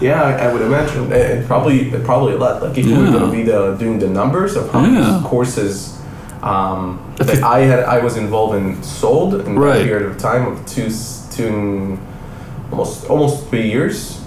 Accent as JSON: {"language": "English", "country": "Israel", "said": "But I come from Israel, which is 8 million people that lives in that country, very small country."}